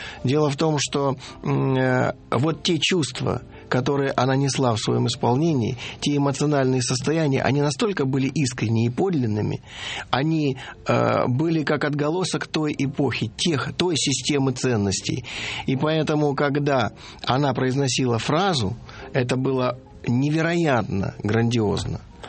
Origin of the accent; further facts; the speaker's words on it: Rostov-on-Don, Rostov Oblast, Russia; born there; она родилась в Ростове-на-Дону, и я родился в Ростове-на-Дону.